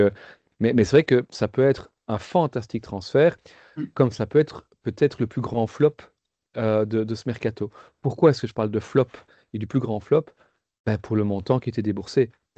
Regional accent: Belgium; parce qu'on est belge

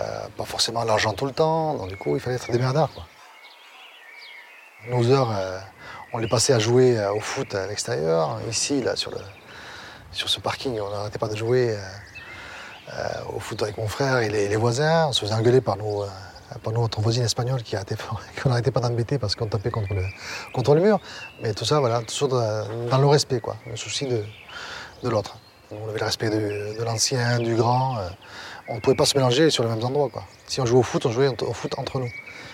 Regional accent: Pamiers, Occitanie, France; Alors, je suis originaire de Pamiers. J'ai grandi ici, j'ai grandi au Foulon. Au numéro 7, exactement. 7 HLM du Foulon.

